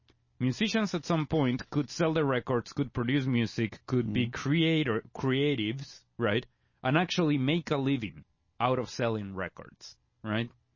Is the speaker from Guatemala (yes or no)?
yes; Guatemala; If you want a reference, Guatemala, my home country, one of the most unequal places I've been, is 52.